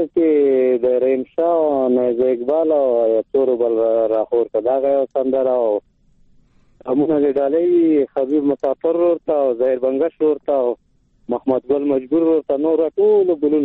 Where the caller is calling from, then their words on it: Paktia, Afghanistan; پکتیا ولایت